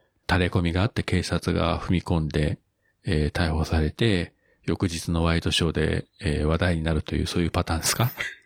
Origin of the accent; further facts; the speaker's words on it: Fukuoka, Japan; 地元福岡にいらっしゃるというのはね、